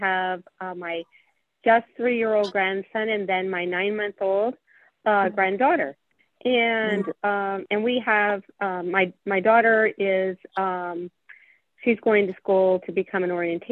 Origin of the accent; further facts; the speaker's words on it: California, United States; I'm from California.